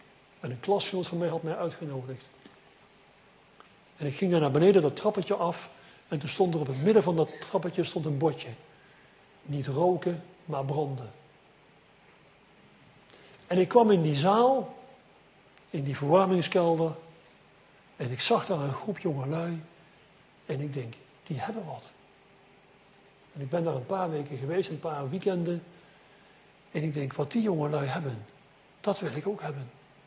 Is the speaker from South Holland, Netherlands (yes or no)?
yes; South Holland, Netherlands; hoe jullie hier in Zwijndrecht, wou ik zeggen, waar ik vandaan kom, in Sliedrecht